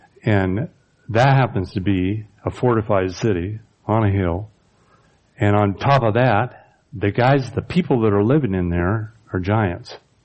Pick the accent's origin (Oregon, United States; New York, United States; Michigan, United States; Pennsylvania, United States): Oregon, United States; I thought, well, heck, I'm from Oregon.